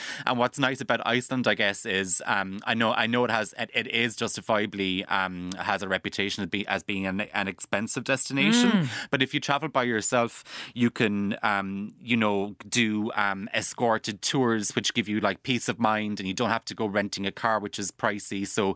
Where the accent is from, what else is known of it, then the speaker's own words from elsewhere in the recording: Ireland; I guess we as Irish people, we're such, you know, we're a pure nation of gallivanters.